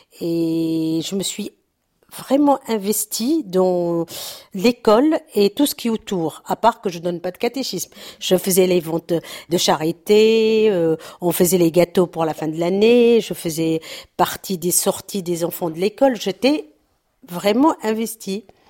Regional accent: France; je suis française, tout court. Tu vois, maintenant, j'ai 60 ans

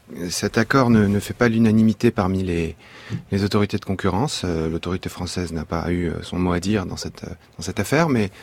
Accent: France

